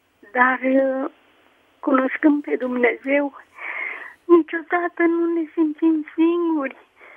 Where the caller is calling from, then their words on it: Râmnicu Vâlcea, Vâlcea County, Romania; Sunt de la Râmnicu Bâlcea.